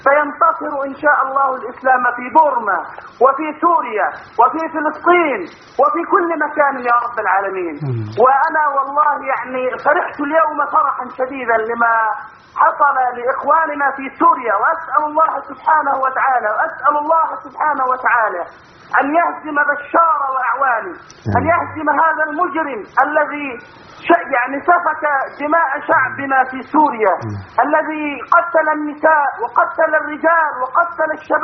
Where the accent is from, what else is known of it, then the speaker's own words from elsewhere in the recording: Egypt; now in Saudi Arabia; أنا مصري مقيم في السعودية،